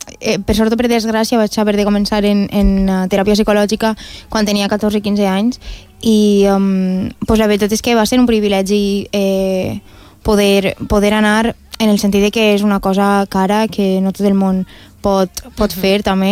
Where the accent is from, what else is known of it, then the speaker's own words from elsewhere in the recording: Oliva, Valencian Community, Spain; I després en Oliva, que és el meu poble, allí no n'hi ha una tradició folclòrica a nivell cantat arraigada.